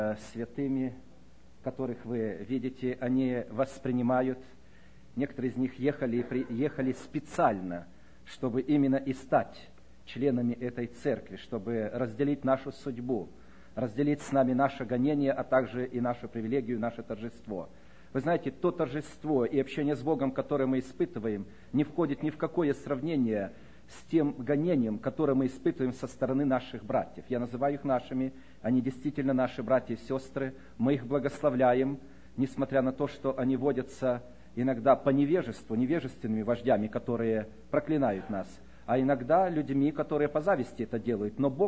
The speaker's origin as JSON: {"language": "Russian", "town": "Krasnodar", "region": "Krasnodar Krai", "country": "Russia", "said": "Мы приехали из России, города Краснодара."}